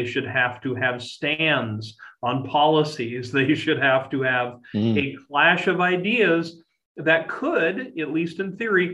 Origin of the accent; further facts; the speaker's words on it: Iowa, United States; But I want to point out my home state of Iowa as one of the examples of a state that in the early 1970s decided it would not allow politicians to draw the boundaries of United States House districts.